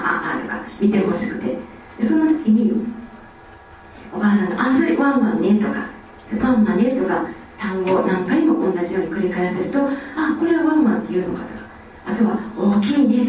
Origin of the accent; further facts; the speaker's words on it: Osaka, Japan; なんかこっちで私大阪から来た時に